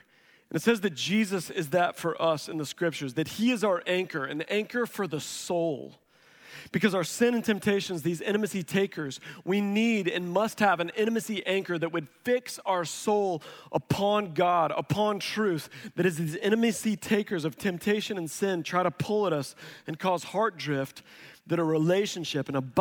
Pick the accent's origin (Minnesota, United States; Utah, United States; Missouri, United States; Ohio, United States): Missouri, United States; Growing up in Missouri, we'd be out fishing on Table Rock Lake.